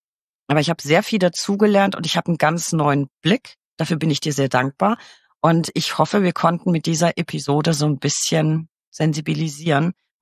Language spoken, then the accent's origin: German; Bavaria, Germany; Und ich als Fränkin, ich meine, Schlachtplatte und so, ne? Wir kochen schon auch richtig geil.